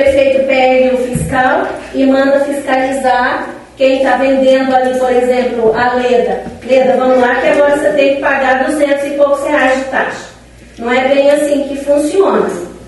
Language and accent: Portuguese; Marilândia do Sul, Paraná, Brazil; born there; Eu sou nascida em Marilândia do Sul. Eu fui embora e voltei para cá, porque eu acredito nessa cidade. Eu faço jus ao pouco tempo que eu voltei para cá, 16 anos.